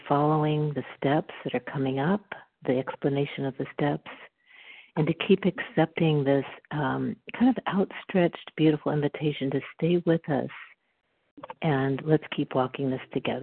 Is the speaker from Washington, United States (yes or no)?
yes; Washington, United States; I'm from Washington State.